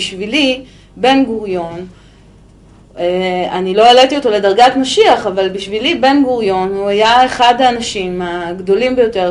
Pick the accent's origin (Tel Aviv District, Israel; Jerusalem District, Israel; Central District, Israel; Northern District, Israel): Tel Aviv District, Israel; Tel Aviv; אני באה מבית אשכנזי, צפון תל אביבית, חילונית גאה